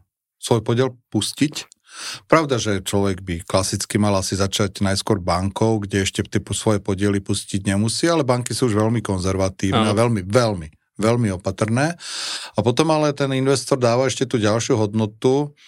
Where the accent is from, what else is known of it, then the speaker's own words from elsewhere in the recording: Poprad, Prešov Region, Slovakia; zaklopal som na dvere a hovorím, dobrý deň, som z Popradu